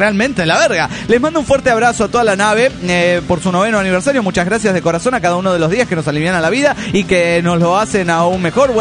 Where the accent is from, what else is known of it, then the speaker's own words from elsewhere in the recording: Ibarra, Imbabura, Ecuador; de Ibarra, Ecuador.